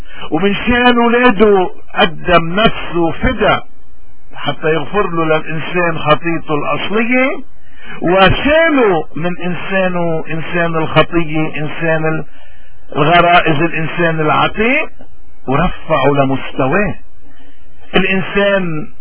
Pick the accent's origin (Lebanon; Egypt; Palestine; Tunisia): Lebanon; نحن اليوم كلبنانيين بدنا بهاليوم المقدس ندفن